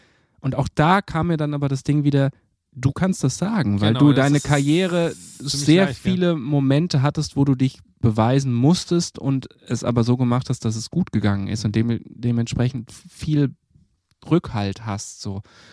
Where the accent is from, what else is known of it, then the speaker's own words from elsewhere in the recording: Germany; Ich komme aus Deutschland.